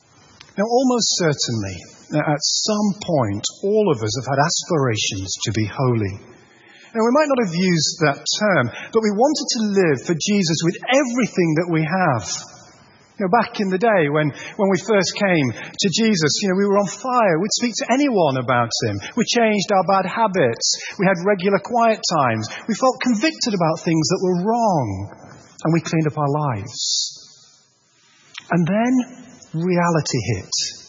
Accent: Yorkshire and the Humber, United Kingdom; So growing up in Yorkshire, it mattered who was the toughest kid in the street.

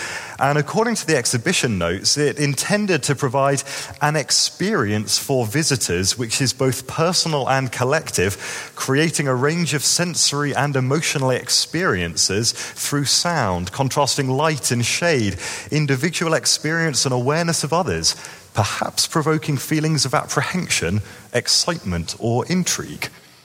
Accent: London, United Kingdom; As a Londoner, I've grown up in a place that is filled with light.

